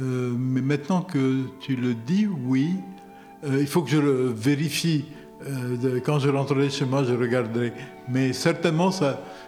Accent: Lebanon; born there; first language Arabic; French is a second language; Il se fait que c'est un alphabet qui a été inventé à deux pas de là où je suis né.

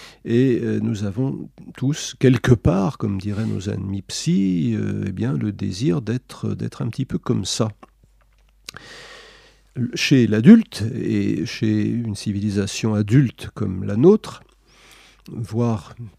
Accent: France; comme je vis en France et je suis français, je vois les choses d'un petit peu plus près.

